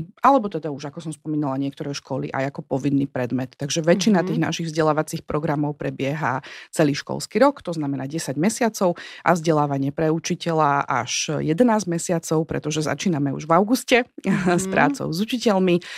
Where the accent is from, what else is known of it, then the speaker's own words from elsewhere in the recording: Bratislava, Bratislava Region, Slovakia; usadenie sa na Slovensku doma v Bratislave, lebo som Bratislavčanka, takže ma to vždy ťahalo naspäť